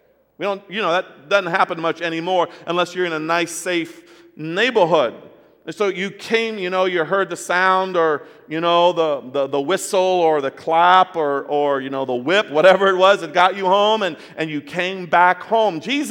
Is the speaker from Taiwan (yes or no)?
yes; Taiwan; Growing up in Taiwan, one of the things that I remember so much is that our house